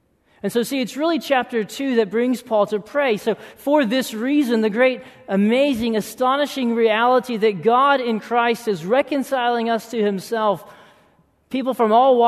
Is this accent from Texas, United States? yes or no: yes; Texas, United States; I am originally from Texas